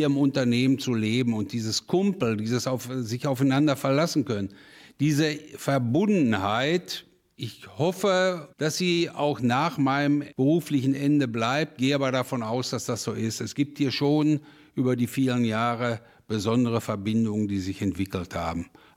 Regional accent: Bockum-Hövel, North Rhine-Westphalia, Germany; born there; Ich bin ja in Bockumhövel geboren. Das heißt, ich habe das Bergbauleben von Anfang an mitbekommen. Mein Vater war damals Bergmann, hat sich dann hinterher noch entwickelt bis zum Steiger, Reviersteiger. Also ich komme aus einer Bergmannsfamilie

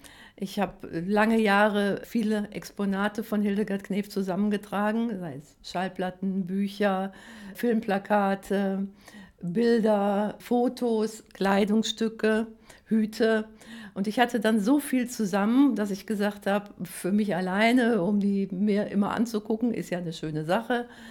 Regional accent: Castrop-Rauxel, North Rhine-Westphalia, Germany; Castrop-Rauxel ist meine Heimatstadt. Hier wohne ich, hier arbeite ich

